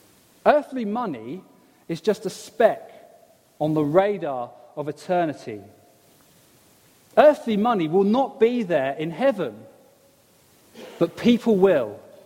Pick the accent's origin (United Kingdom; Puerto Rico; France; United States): United Kingdom; England; It's now been at least 4 minutes and 12 seconds, but I'm English, so I shan't mention it.